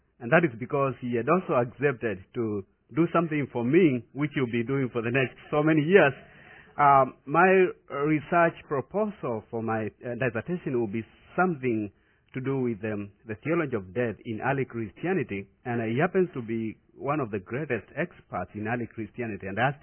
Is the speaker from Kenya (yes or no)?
yes; Kenya; I told him that I come from Kenya